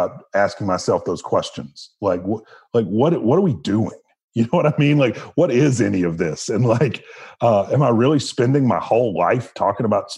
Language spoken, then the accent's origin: English; Southern United States, United States; this idea of living with ancestors and with ghosts is certainly a daily part of life growing up in the South.